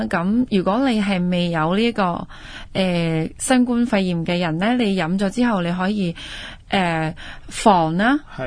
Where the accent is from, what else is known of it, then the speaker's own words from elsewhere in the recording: Guangxi, China; 跟住輪到我哋鄉下廣西咁。佢哋都封城，但系我冇话冇办法，咁始终我系我家乡